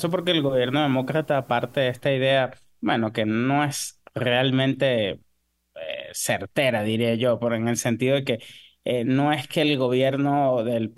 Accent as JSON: {"language": "Spanish", "country": "Venezuela", "moved": "yes", "lives_now": "Guatemala", "said": "yo como migrante, es decir, yo soy venezolano, tengo 10 años aquí en Guatemala"}